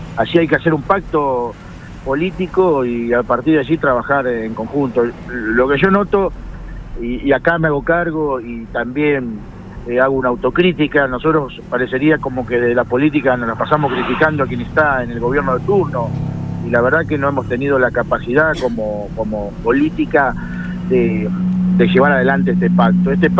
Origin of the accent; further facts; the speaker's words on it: Rosario, Santa Fe, Argentina; principalmente como rosarino estoy muy preocupado